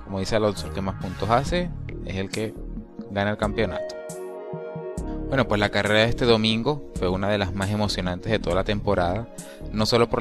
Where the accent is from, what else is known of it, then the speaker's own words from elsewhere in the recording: Spain; Para bien o para mal, soy español y obviamente mis simpatías van hacia el asturiano.